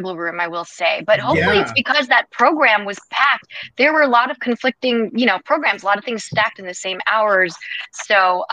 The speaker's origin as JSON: {"language": "English", "town": "Bronx", "region": "New York", "country": "United States", "said": "That's right. I gotta represent. I'm from the Bronx."}